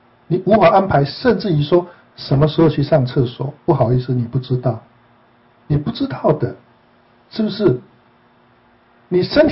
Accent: Taiwan; 比如说我们从台湾来的，哦，我们父母是这样教我们的嘛，

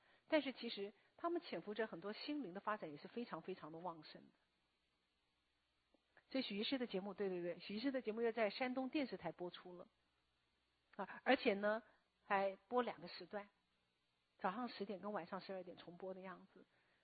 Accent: Taiwan; 我就想到我们台湾还

